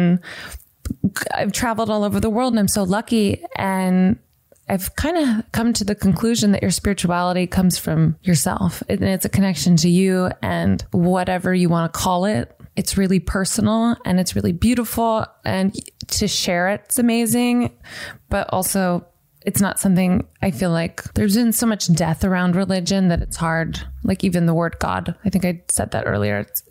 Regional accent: the South, United States; growing up in the South, which was really religious, and I wanted to be really religious

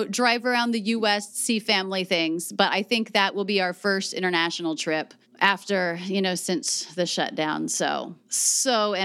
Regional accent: Gainesville, Florida, United States; I'm from a town called Gainesville in the state of Florida, the Sunshine State. I grew up in an area that is not very close to the beach. It's like the furthest you can live from a beach in the state of Florida.

